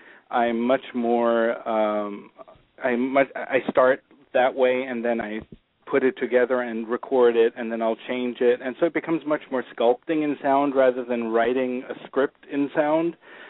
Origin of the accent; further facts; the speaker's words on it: Munich, Bavaria, Germany; also born or lived in Cologne; It was a music-focused high school in Munich where I grew up in Germany